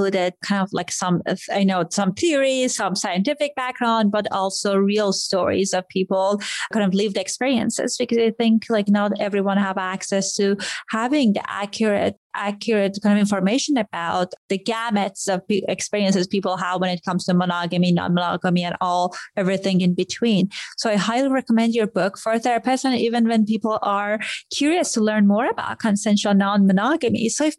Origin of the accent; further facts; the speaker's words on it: Iran; I grew up in Iran.